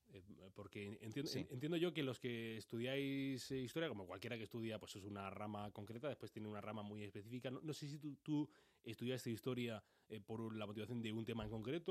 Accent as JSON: {"language": "Spanish", "town": "Granada", "region": "Andalusia", "country": "Spain", "lives_now": "Madrid, Spain", "said": "yo soy granadino."}